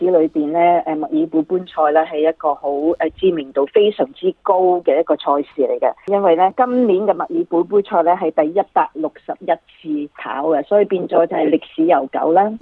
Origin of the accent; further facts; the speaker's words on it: Australia; 我哋澳洲人喺英國買翻嚟